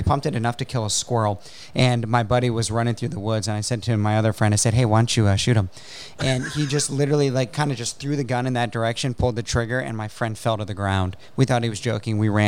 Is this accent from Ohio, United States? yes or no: yes; Toledo, Ohio, United States; I grew up in Toledo, Ohio.